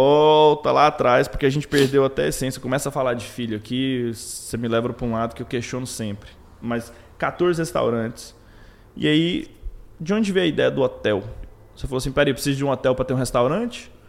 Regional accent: Goiás, Brazil; Porque eu vim do interior de Goiás, eu nasci em setembro

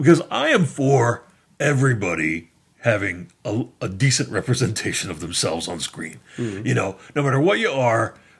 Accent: Texas, United States; I'm from Texas. I'm a Baptist from Texas.

